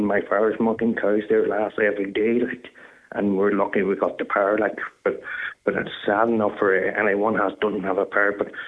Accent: Raphoe, Ulster, Ireland; I'm from Clodagh. Actually, I'm from Rafoe.

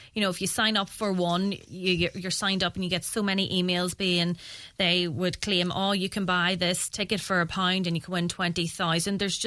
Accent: Ulster, Ireland; I must say, even though I'm from Tyrone, that I love the buzz it creates

